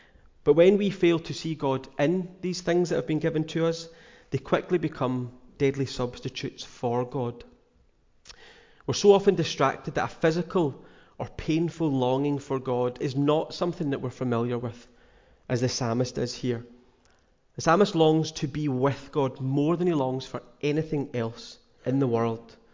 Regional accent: Glasgow, Scotland, United Kingdom; now in North Harris, United Kingdom; so Glasgow, I'm from Glasgow. You've probably noticed I've not got the North Harris accent. From Glasgow originally.

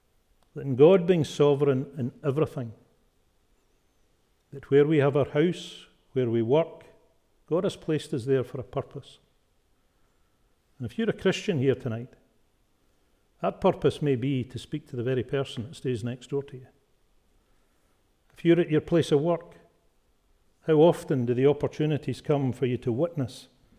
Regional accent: Scotland, United Kingdom; Being a Scotsman, I was paying a fixed price for the wedding venue

